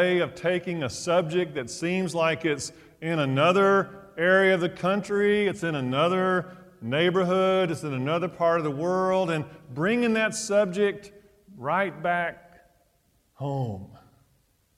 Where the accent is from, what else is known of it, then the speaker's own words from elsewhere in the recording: Georgia, United States; The great Southern novelist Flannery O'Connor, from my home state of Georgia, once wrote